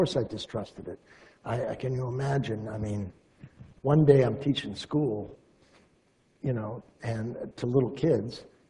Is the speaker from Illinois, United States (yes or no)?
no; Ohio, United States; also born or lived in London; but I was from Ohio, you know, this was tough stuff for me.